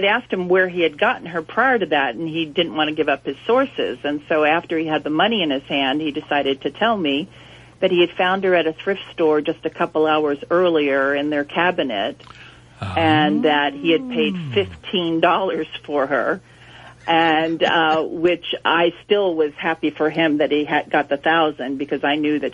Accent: San Diego, California, United States; I'm from San Diego.

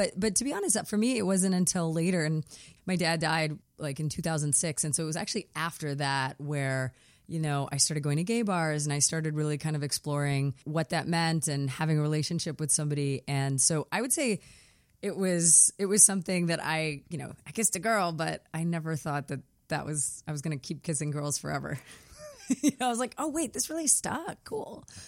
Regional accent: Pakistan; I sort of encompass many of those different identities as a Pakistani Muslim queer woman.

